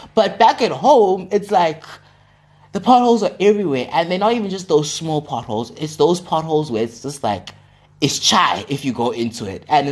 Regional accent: Ekurhuleni, Gauteng, South Africa; now in Port Elizabeth, South Africa; I come from Joburg, specifically the municipality of Ekurhuleni.

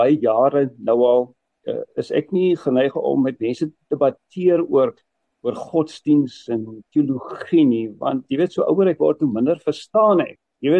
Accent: Cape Town, Western Cape, South Africa; born there; het ons net mooi langs om my geboorteplek gewees in Eysterplaat in die lugmagbasis Eysterplaat

